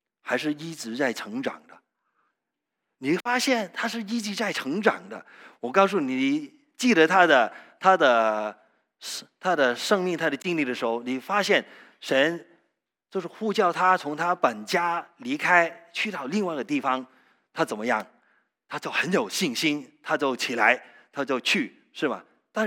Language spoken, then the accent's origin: Chinese; Canada; 我是很小就在加拿大长大了。